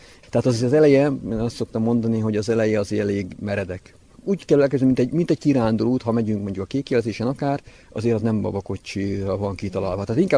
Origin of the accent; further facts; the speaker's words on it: Nagymaros, Pest, Hungary; born there; Tehát én itt születtem, sőt, egy gesztenyés mentén születtem, tehát így még inkább a gesztenyéshez kötődöm.